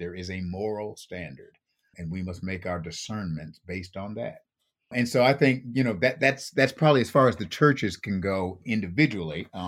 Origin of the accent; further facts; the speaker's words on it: Buffalo, New York, United States; I grew up in Buffalo, New York, and which was a Democratic city. The county in those days was Republican, but the city was Democratic.